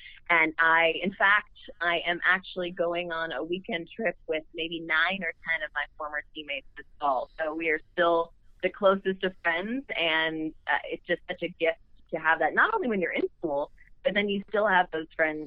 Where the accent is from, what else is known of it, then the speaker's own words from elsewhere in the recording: Florida, United States; growing up in South Florida for at least part of the year